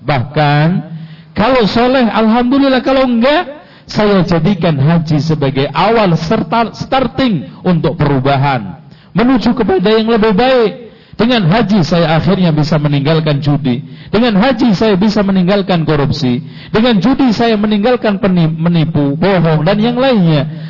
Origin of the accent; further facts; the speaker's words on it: Lamongan, East Java, Indonesia; Tapi yang penting jangan kayak orang di Jawa Timur, daerah saya, Lamongan.